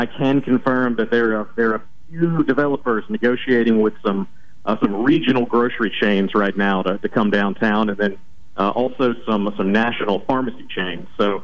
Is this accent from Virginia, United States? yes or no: no; Mobile, Alabama, United States; I mean, this is my hometown, and this is a field that I've been interested in since, you know, interning with John Sledge when I was in high school, and it's really special for me to be back in Mobile